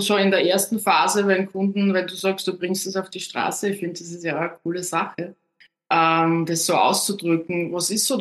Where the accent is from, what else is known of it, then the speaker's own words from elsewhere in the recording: Austria; Wenn man so drüber hudelt, sagt man bei uns in Österreich.